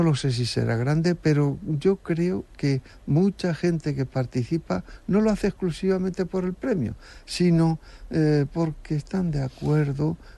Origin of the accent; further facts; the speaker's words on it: Quero, Castilla-La Mancha, Spain; desde Quero, que como sabes es mi querido pueblo